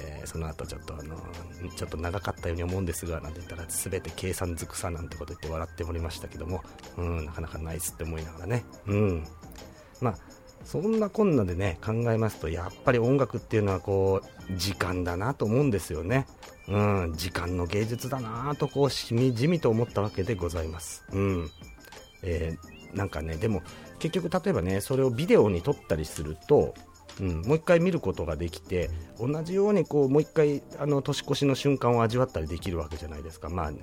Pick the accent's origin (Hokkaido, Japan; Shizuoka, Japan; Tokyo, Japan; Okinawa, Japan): Tokyo, Japan; born there; 東京に出てきましたので、まあ東京生まれということになってますが、元はといえば山形県民でございます。